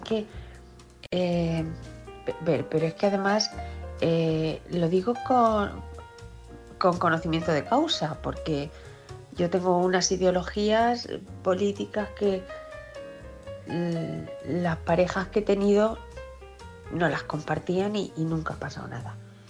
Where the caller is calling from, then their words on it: Ciudad Real, Castilla-La Mancha, Spain; de Ciudad Real.